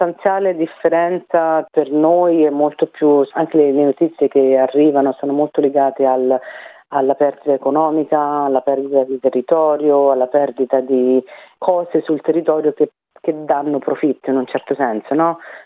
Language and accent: Italian; Rome, Lazio, Italy; io sono di Roma